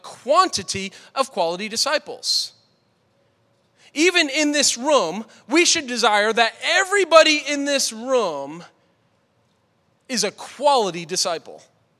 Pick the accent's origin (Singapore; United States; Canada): United States; Boston, Massachusetts; I'm a pastor, okay? But I'm good on stage, but I'm very Bostonian, okay?